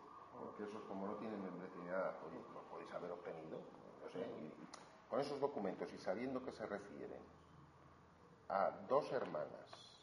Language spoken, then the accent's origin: Spanish; Spain; Yo soy español, lo tengo claro